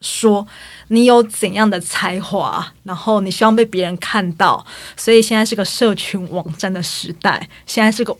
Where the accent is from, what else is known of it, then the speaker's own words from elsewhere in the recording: Taiwan; 我们台湾人会很熟悉我们的赤坎楼，